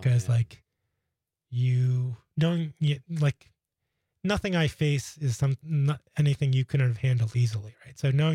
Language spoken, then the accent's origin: English; Queens, New York, United States; now in Green Bay, United States; Yeah, I'd say, you know, I grew up in Queens, New York. I've lived in Green Bay for 10 years.